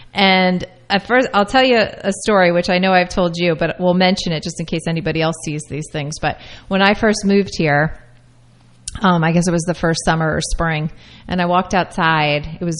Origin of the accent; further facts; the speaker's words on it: South Plainfield, New Jersey, United States; So, and I grew up in South Plainfield